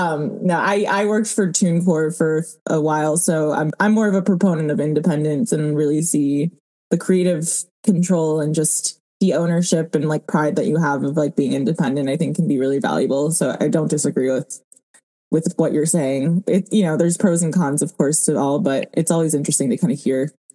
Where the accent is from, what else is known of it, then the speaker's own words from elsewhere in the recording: New York, United States; As a New Yorker, that's so triggering.